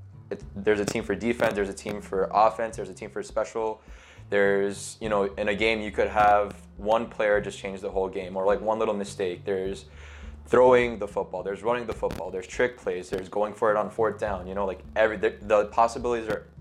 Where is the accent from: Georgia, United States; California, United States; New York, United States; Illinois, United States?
New York, United States; Queens; I'm 21 years old. I was born in New York, and I have lived here all my life